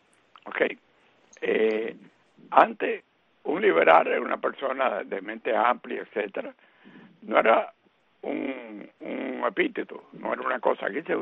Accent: Cuba

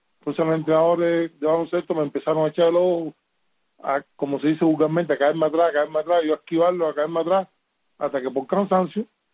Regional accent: Santa Clara, Villa Clara, Cuba; Yo soy oriundo de Santa Clara, de lo que es la misma capital de Villa Clara.

